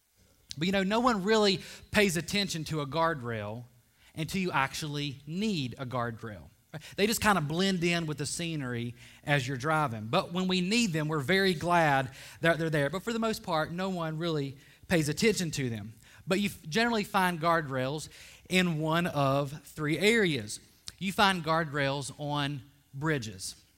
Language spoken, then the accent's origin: English; West Virginia, United States; I grew up in West Virginia in the mountains.